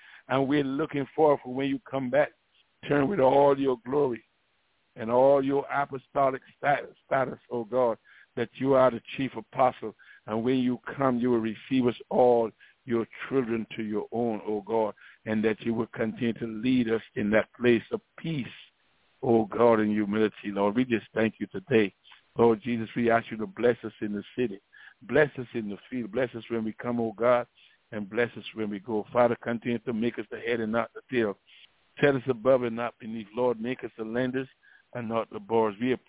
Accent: Barbados; I remember when I got baptized, because I got sprinkled back in Barbados, my home country.

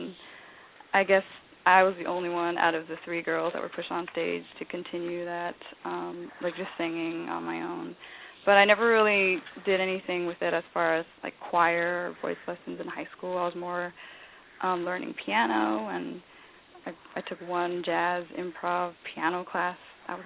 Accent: United States; my parents were really active in the Vietnamese community. I'm Vietnamese American.

